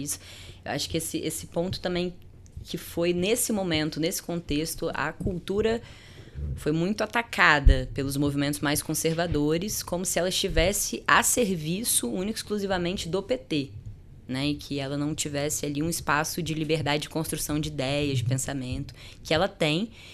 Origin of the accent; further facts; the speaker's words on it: Vila Velha, Espírito Santo, Brazil; Eu sou de Vila Velha.